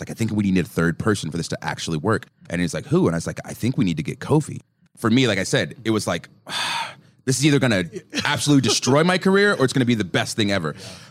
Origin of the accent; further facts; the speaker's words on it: Georgia, United States; For me, I came from Georgia, wrestled in the Independents, was in TNA for a little bit